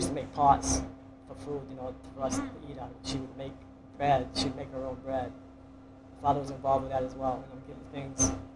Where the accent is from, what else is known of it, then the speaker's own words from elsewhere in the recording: Lewiston, United States; I was born in Lewiston back in 1951.